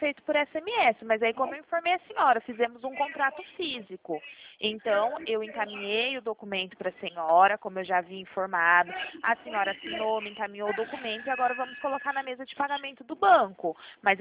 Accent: Limeira, São Paulo, Brazil; somos do interior de São Paulo.

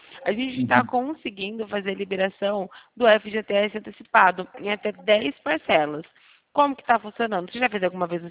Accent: São Paulo, Brazil; Eu sou aqui de São Paulo

